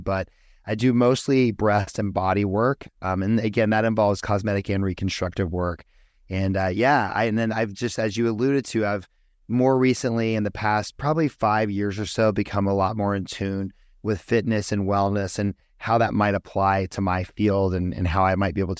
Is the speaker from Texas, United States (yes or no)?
no; Georgia, United States; now in Scottsdale, United States; I grew up in Georgia, so I'm a Southerner. I ended up out here in Arizona after my plastic surgery training.